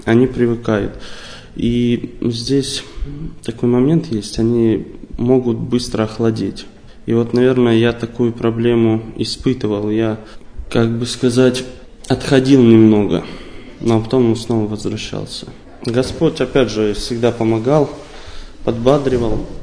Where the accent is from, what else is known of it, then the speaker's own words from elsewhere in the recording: Kursk Oblast, Russia; moved away as an adult; now in Moscow, Russia; Родился я в Курской области и оттуда же приехал обучаться в 2015 году.